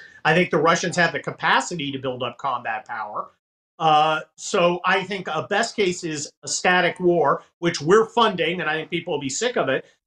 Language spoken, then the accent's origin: English; United States; but I'm an American patriot, and my interest is my country. Our strategic interest as America right now is not Ukraine.